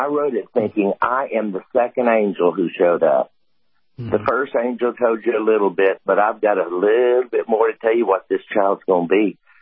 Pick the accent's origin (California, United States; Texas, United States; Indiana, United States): Texas, United States; But I'm from Texas.